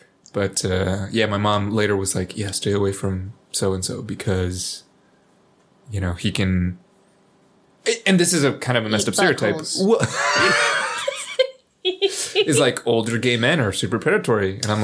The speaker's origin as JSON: {"language": "English", "country": "Colombia", "tie": "born or raised there", "said": "growing up in Colombia, the country."}